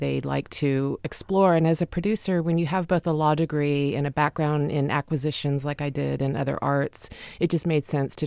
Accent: Fresno, California, United States; also born or lived in Bay Area; Born and raised in Fresno. I went straight from grammar school to high school to college to law school, and then decided to change careers.

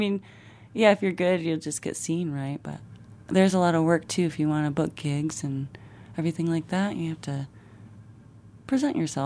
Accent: Michigan, United States; now in Carbondale, United States; I'm coming from Carbondale at the moment. I'm from Michigan. I've been here just under a year.

